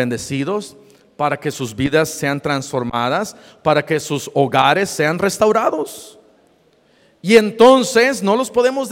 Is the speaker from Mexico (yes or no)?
yes; Mexico City, Mexico; now in United States; Yo, como soy chilango, me enchilé.